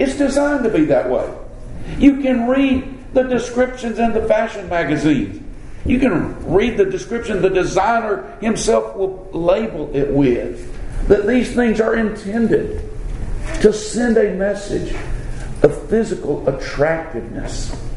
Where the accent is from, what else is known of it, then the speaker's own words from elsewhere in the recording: Florida, United States; accent: Southern; also born or lived in Alabama; I have a southern accent because I grew up in the South. I had southern parents. You know, I was born right across the line, South Alabama, grew up North Florida.